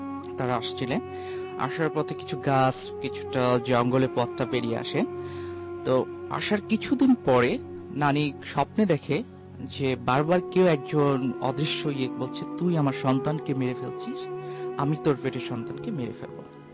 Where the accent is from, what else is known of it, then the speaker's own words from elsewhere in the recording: Rajshahi, Rajshahi Division, Bangladesh; আমি রাজশাহীতে আমার বাসা আর এখানে থাকি বরানীতে।